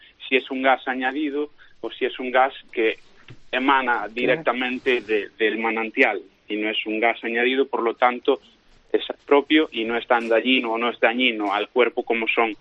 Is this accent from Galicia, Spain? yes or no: yes; Galicia, Spain; Yo soy gallego, me imagino que el acento ya lo habrá dicho, pero aquí en Verín